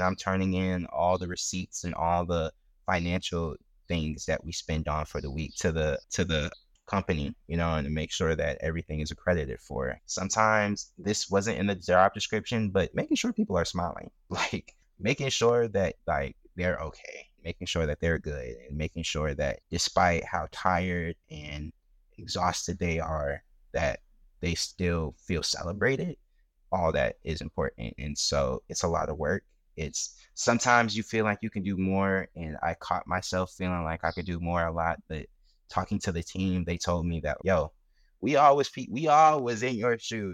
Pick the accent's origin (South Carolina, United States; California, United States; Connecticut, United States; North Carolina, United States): South Carolina, United States; Charleston; like, my hometown, like, I'm from Charleston, and I'm not gonna hold you, like, South Carolina, Charleston is a beautiful city. I love my community in Charleston